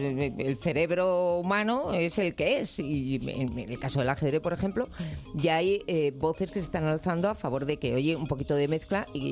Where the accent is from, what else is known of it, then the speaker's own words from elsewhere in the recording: Basque Country, Spain; Yo soy vasca